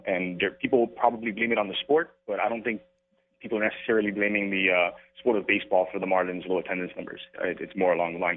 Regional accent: Miami, Florida, United States; but I'm a local kid. I'm from Miami. I've grown up in South Florida.

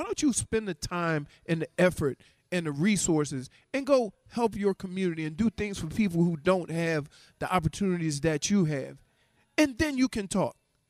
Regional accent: New Orleans, Louisiana, United States; you have to understand where I come from. I'm from New Orleans, and, you know, I had, again, I'll tell you again, stories from my grandmother and my great-grandmother telling me about the freedoms they didn't have.

